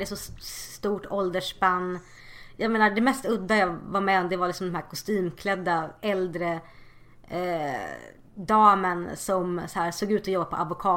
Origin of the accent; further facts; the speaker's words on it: Kungsbacka, Halland County, Sweden; i Lilla Kungsbacka där jag växte upp.